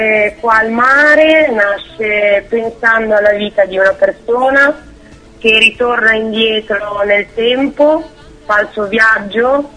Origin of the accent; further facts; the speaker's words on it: Savona, Liguria, Italy; sono una giovane cantautrice, ho 25 anni, vengo dalla Liguria, la mia città è Savona.